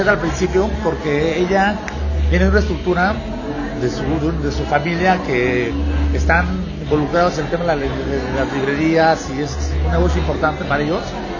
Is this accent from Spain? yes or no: no; Mexico; yo como mexicano me gustó mucho trabajo entrar